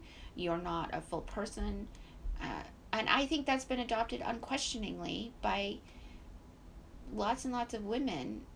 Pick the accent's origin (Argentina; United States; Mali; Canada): Mali; I grew up in Mali, West Africa, which is 99.99999% Muslim, mm-hmm. but also animist and traditional African culture.